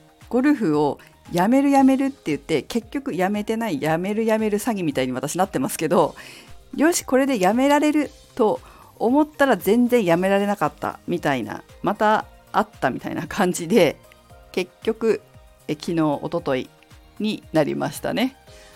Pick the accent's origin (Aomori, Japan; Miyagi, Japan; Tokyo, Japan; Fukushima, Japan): Fukushima, Japan; 福島出身なのに寒いのが苦手ってどういうことなのと思う方いらっしゃると思うんですけど